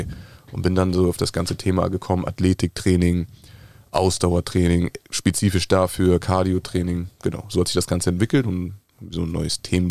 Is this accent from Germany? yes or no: yes; Hamburg, Germany; auch aus Hamburg, wie Harry. Ende 20